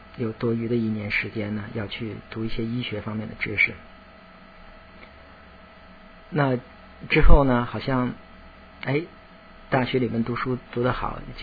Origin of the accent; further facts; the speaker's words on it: Tianjin, China; moved away as an adult; now in United States; 我出生在中国大陆天津，中学毕业以后呢，就在天津大学同样一个城市天津大学读书，之后读研究生还有工作也是在这个城市。